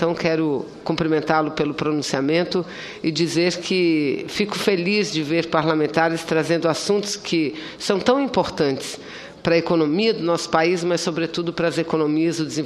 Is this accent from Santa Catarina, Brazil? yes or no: no; Amazonas, Brazil; e eu, a região norte, venho lá do estado do Amazonas